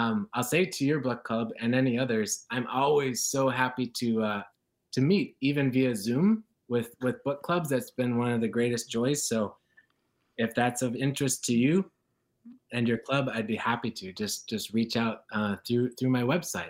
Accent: Northwoods, United States; However, in a small town, you know, I grew up in the Northwoods, good paying jobs can be hard to find, right?

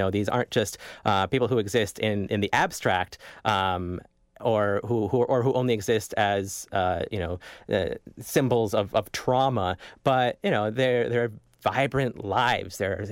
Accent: Minneapolis, Minnesota, United States; I mean, I'm born and raised in Minneapolis

